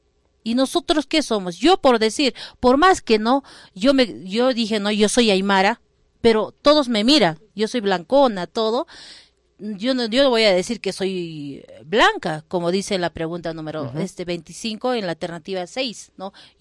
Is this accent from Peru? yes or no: yes; Ilave, Puno, Peru; Yo me considero aymara, ¿no? Uh-huh. Porque vengo de Ilave, mis padres, mis abuelos fueron aymaras, ¿no? Uh-huh. Y mis abuelos, mis tatarabuelos también fueron aymaras.